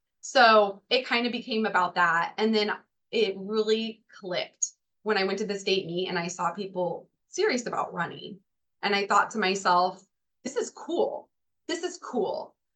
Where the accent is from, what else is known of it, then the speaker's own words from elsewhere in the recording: Chico, California, United States; And I grew up in Chico, California, where the summers, I mean, it can be 110.